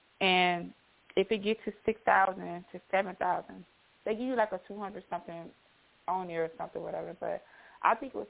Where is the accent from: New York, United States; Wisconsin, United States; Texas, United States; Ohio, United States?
Wisconsin, United States; Milwaukee; I don't stay in my hometown of Milwaukee, but I've been here, it's snowing and stuff